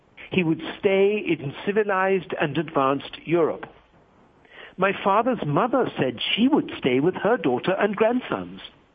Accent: Colombia; English is a second language; also born or lived in United States; I grew up in Colombia and as a teenager had the privilege of going to a boarding school in the USA.

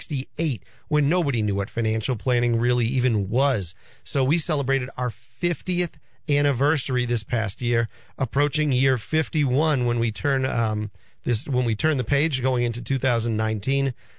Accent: Peabody, Massachusetts, United States; I am a local guy. I grew up in Peabody, went to Peabody High School, graduated Peabody High School.

